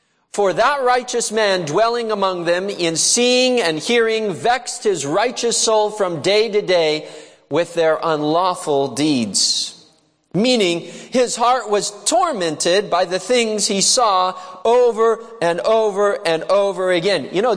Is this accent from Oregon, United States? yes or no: yes; Oregon, United States; I remember, because I grew up in Southern Oregon